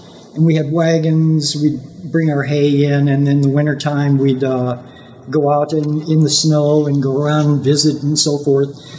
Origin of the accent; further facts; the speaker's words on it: California, United States; now in Taos, United States; I came from California, and I got here by way of a friend who had moved to New Mexico